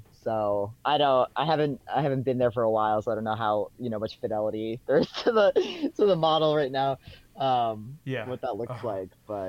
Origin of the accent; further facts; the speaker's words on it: Gilboa, New York, United States; also born or lived in Washington, D.C.; I grew up in Gilboa, actually.